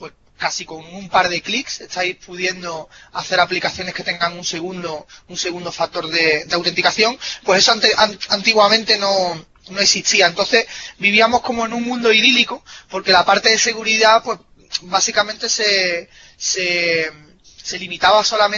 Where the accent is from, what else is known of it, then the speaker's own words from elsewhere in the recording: Seville, Andalusia, Spain; Porque yo soy de Triana, yo soy de Sevilla.